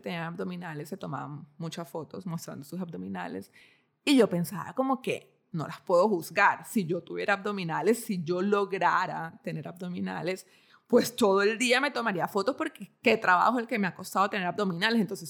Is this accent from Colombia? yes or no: yes; Barranquilla, Atlántico, Colombia; pues yo crecí en Barranquilla